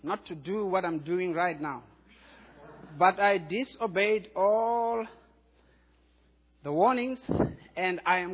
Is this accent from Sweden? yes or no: no; South Africa; born there; Even though I was born in South Africa, I was asked to greet you like that.